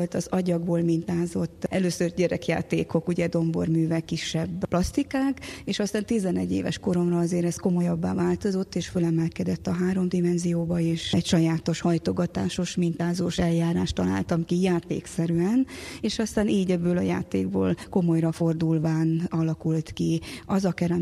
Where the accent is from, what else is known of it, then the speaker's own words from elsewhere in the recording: Corund, Harghita, Romania; én egy kerámikus családba születtem Erdélyben, Korondon.